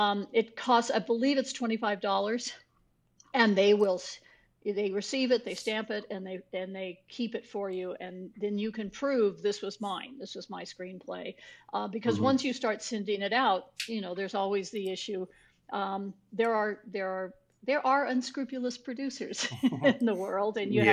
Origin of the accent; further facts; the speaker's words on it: New Mexico, United States; I started out riding Western because I lived in New Mexico. I grew up in New Mexico.